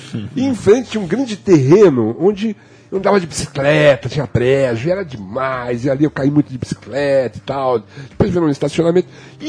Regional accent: São Bernardo do Campo, São Paulo, Brazil; Eu nasci no Cambuci, depois de 9 anos de idade, eu me mudei para São Bernardo, Rui de Ramos. E vivi lá durante muitos anos.

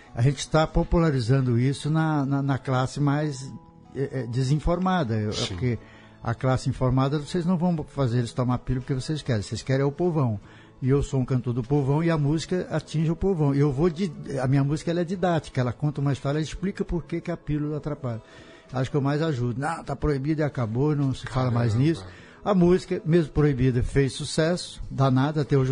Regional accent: Goiás, Brazil; now in Rio de Janeiro, Brazil; Eu cheguei no Rio de Janeiro, eu vim de Goiás, né?

